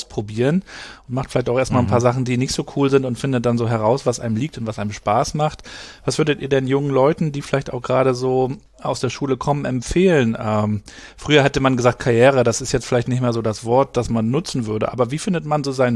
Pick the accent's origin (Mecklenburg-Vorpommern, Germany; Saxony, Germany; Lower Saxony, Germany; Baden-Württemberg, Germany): Mecklenburg-Vorpommern, Germany; Rostock; Ich bin ja in Rostock aufgewachsen, bin ja 80er Jahrgang